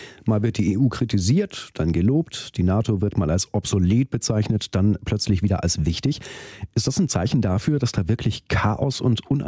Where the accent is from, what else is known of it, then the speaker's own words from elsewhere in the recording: Germany; Wir als Deutsche sind weit weg von den USA